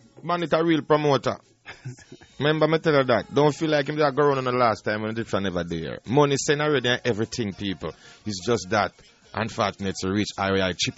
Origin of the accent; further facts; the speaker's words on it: Jamaica; I'm a Jamaican.